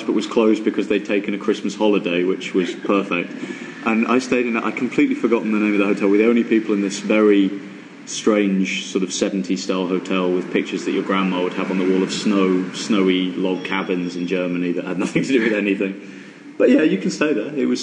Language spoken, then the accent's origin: English; West Midlands, United Kingdom; I'm from Shropshire, which is a really beautiful rural county, lots of birds around there.